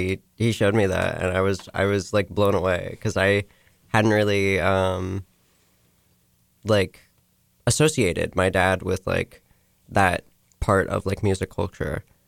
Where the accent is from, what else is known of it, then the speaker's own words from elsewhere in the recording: Atlanta, Georgia, United States; I'm from Atlanta, so we listen to a lot